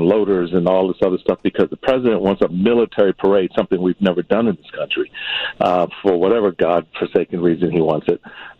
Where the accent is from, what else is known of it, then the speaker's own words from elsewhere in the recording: Washington, District of Columbia, United States; I grew up in the District of Columbia.